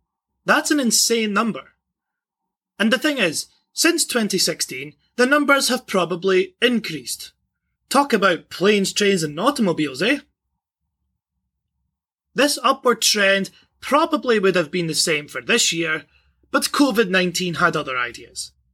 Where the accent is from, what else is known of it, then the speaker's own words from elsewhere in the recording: Scotland, United Kingdom; I'm from Scotland